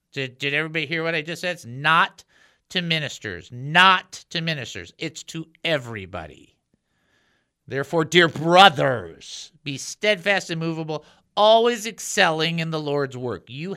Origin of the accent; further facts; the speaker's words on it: California, United States; I'm from California for 20 years.